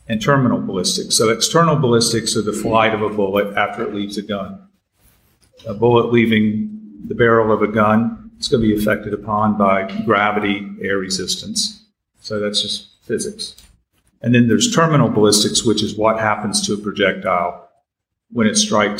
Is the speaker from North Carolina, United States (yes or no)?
yes; Cary, North Carolina, United States; also born or lived in Hickory, United States; Well, I was born in Hickory, North Carolina. Then I grew up in Cary. When I was young, family moved to Cary, which is right outside of Raleigh.